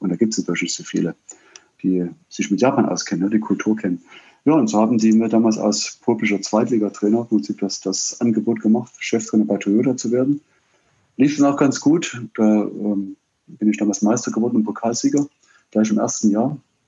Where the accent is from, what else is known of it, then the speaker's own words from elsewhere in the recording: East Germany, Germany; Ich bin ja im Osten groß geworden